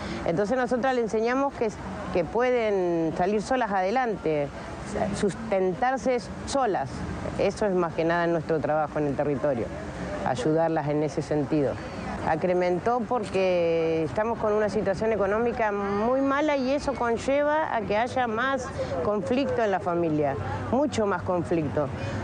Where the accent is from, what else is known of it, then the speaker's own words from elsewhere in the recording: Garín, Buenos Aires Province, Argentina; soy de Garín, Partido Escobar, soy referente de Zona Norte